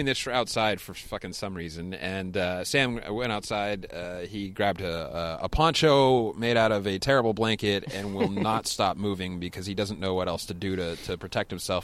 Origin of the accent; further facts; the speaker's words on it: Canada; politely because I'm Canadian. I do it very politely.